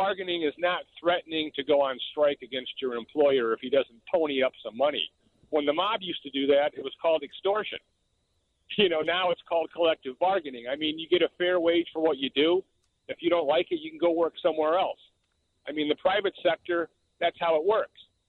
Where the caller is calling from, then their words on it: Chicago, Illinois, United States; I'm calling from Chicago.